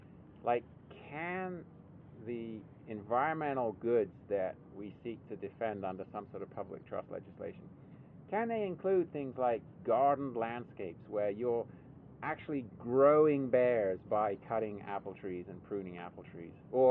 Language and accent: English; England, United Kingdom; So as Marisa said, I'm from Europe, from England, and I've got really interested recently in the rewilding that Europeans are doing